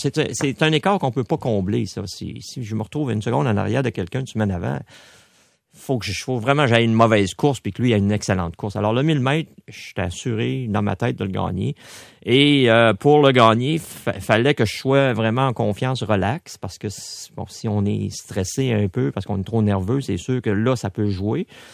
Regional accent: Saint-Hubert, Quebec, Canada; la télévision était chez nous, à Saint-Hubert, puis on voit mes parents, mon frère, ma soeur, qui sont dans la cuisine

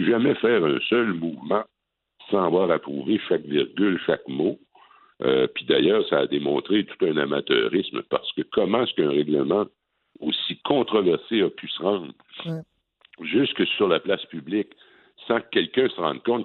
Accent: Quebec, Canada; On boycotte Rona parce que nous, on est du Québec.

